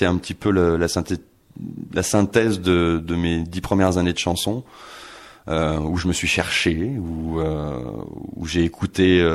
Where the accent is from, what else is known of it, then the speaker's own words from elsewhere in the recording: Lyon, Auvergne-Rhône-Alpes, France; Oui, j'étais un gone, comme on dit. j'ai vécu 27 ans à Lyon. À peu près. Oui, non, 26 ans, oui. Bon, voilà, je suis lyonnais, oui, pur et dur.